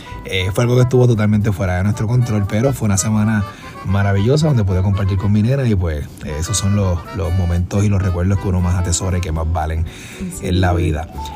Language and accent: Spanish; Puerto Rico; Esto es parte de nuestra historia como puertorriqueño.